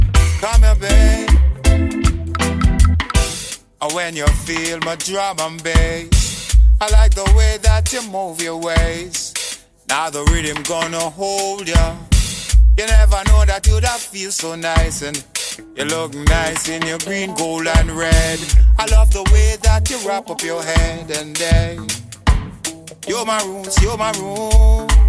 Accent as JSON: {"language": "English", "country": "Jamaica", "said": "I'm from Jamaica, the island, the sweet reggae island."}